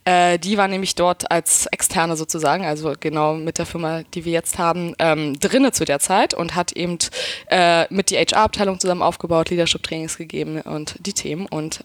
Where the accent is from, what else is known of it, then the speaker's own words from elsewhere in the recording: Berlin, Germany; Ich bin Berlinerin, ja. Ich komme aus Hinterpankow.